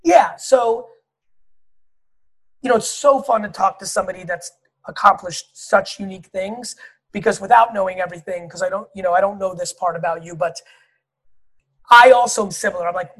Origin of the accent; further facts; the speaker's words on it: Belarus; born there; English is a second language; moved away; I'm 44. I was born in Russia, the Soviet Union. I was born in Belarus, but it was known as Russia/USSR.